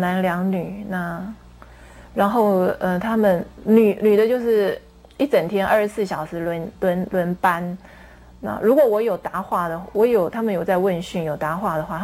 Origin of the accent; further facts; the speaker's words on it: Taiwan; 他们认为我因为我是台湾人，从小的两地的思想教育不一样